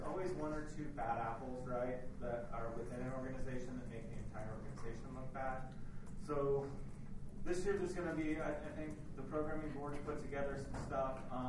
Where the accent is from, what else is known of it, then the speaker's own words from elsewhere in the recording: Canada; I'm Canadian, so it was hockey.